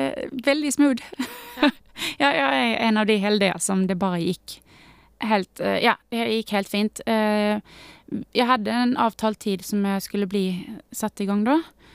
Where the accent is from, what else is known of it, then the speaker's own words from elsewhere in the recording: Sweden; ja, jag är svensk så bestämde mig för att dra till familjen och hälsa på dem